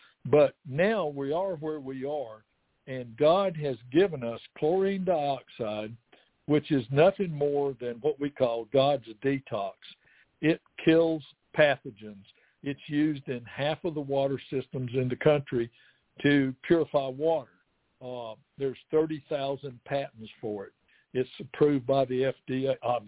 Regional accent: Alabama, United States; And I always try to specify that I'm from Alabama, so I spell it

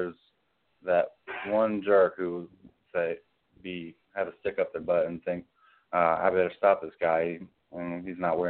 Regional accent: Florida, United States; I grew up in Florida.

